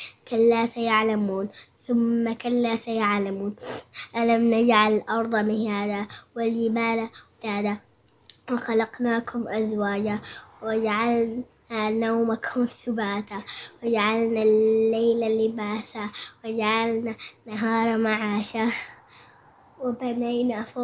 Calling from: Canada; من كندا، أريد أن أسمع سورة عما.

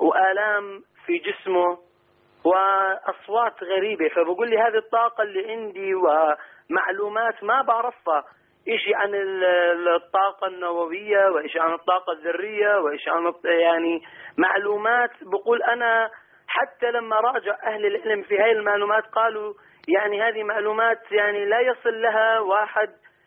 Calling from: Jordan; أنا متابعك من الأردن حقيقة

